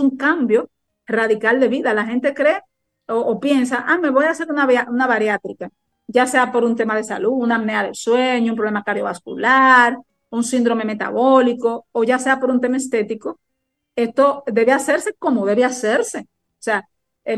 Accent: Cibao, Dominican Republic; Soy cibaeña de pura cepa y soy un ser humano que me preocupo por otro ser humano

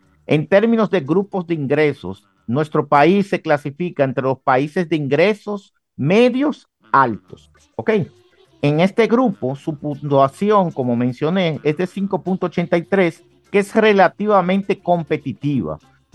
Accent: Dominican Republic; cosa que como dominicanos y empresarios sabemos y vemos en el día a día.

